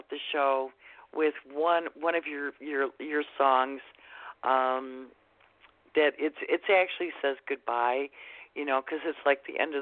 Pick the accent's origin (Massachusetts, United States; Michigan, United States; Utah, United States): Michigan, United States; Detroit; I'm from Motown. I grew up on that stuff, you know.